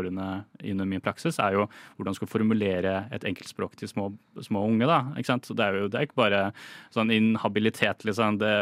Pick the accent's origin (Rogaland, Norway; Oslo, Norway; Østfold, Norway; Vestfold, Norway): Oslo, Norway; born there; Jeg er norsk-kineser. Foreldrene mine kommer fra Kina. Jeg er født her i Oslo.